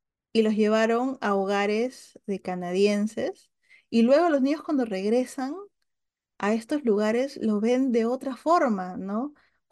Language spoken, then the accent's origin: Spanish; Argentina; Entonces, mi apariencia es más de allá, pero allí para los de allá soy extranjera. Y aquí me ven como más japonesa que argentina.